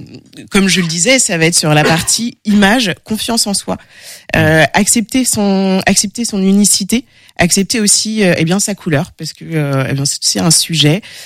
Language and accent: French; Angers, Pays de la Loire, France; born there; je suis française, née à Angers, mais, eh ben, comme on peut le voir de ma couleur de peau, j'ai aussi des origines guadeloupéennes